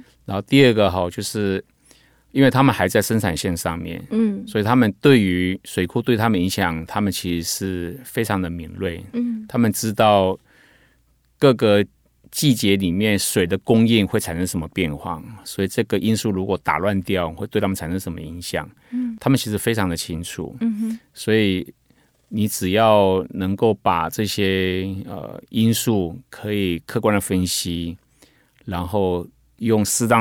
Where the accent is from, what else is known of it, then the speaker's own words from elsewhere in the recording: Meinong, Kaohsiung, Taiwan; 我们回去美浓的时候，美浓的农业人口普遍的年龄层大概都已经是60岁以上了